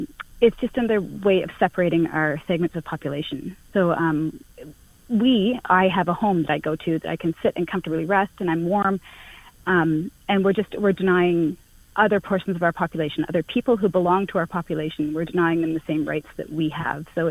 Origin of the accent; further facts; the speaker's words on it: Ottawa, Ontario, Canada; I'm from Ottawa